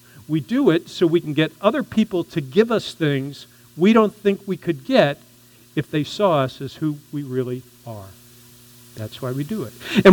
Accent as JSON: {"language": "English", "region": "Florida", "country": "United States", "tie": "born or raised there", "said": "I grew up in Florida"}